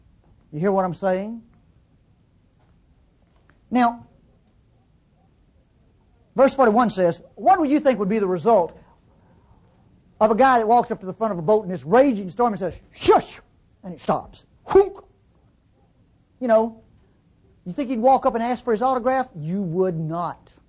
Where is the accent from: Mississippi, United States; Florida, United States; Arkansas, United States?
Mississippi, United States; But you got to remember, I'm from North Mississippi.